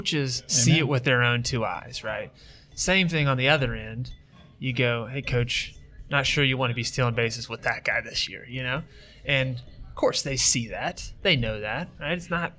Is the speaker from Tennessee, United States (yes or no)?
yes; Chattanooga, Tennessee, United States; I grew up in Chattanooga during the same days as kind of...